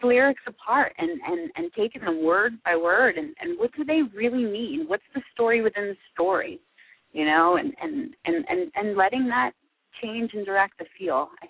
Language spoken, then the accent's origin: English; Philadelphia, Pennsylvania, United States; I mean, I was born in Philly, was raised in Philly, and I've worked here.